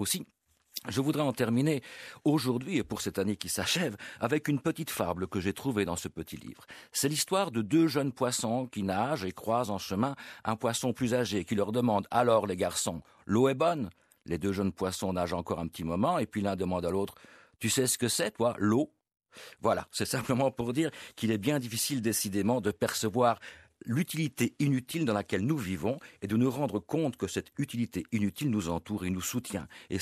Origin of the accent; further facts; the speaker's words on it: Charleroi, Wallonia, Belgium; Quand j'étais gamin à Charleroi